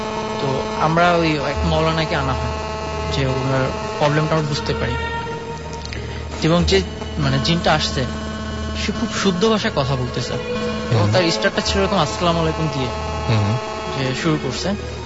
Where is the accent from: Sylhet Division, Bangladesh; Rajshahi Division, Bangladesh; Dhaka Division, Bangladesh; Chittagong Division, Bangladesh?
Dhaka Division, Bangladesh; Gopalganj; now in Dhaka, Bangladesh; জিগাতলা থেকে, আমার এন্টারপ্রাইজ, আমার দেশের বাড়ি গোপালগঞ্জের মুর্শিদপুর থানা।